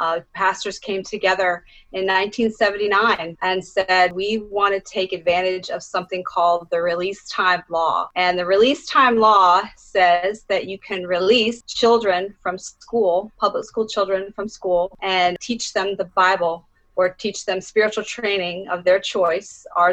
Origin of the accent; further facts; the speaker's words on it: Lancaster, Pennsylvania, United States; I am from Lancaster, Pennsylvania, in Amish country area, farmlands, lovely place.